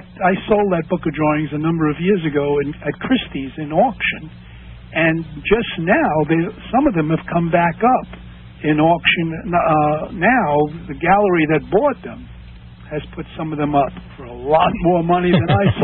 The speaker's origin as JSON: {"language": "English", "town": "Flatbush", "region": "New York", "country": "United States", "tie": "born or raised there", "said": "Well, I grew up in Flatbush, and I grew up in what was then termed a motorcycle gang"}